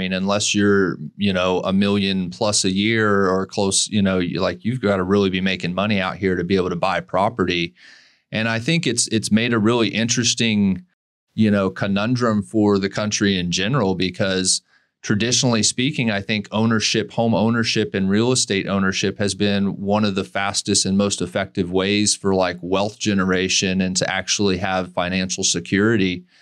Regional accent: Southeast, United States; I grew up back east in the Southeast when I was a kid.

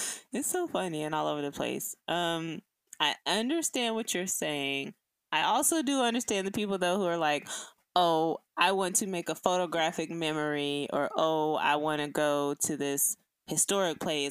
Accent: Atlanta, Georgia, United States; she was mentioning that she's never been to one of the cities that I grew up in Atlanta.

